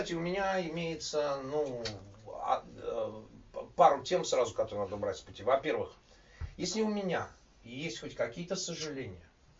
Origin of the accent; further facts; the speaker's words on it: Saint Petersburg, Russia; moved away; и вырос в Балтийских болотах, как это у Иосифа Александровича Бродского. Сам я питерский. Я покинул просторы этой бескрайней родины в 79-м году без всяких планов когда-либо вернуться сюда.